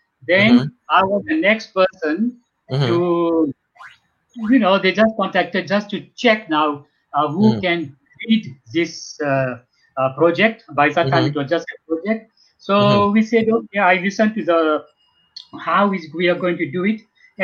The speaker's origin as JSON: {"language": "English", "country": "Mauritius", "moved": "as an adult", "lives_now": "South Africa", "said": "I'm originally from Mauritius."}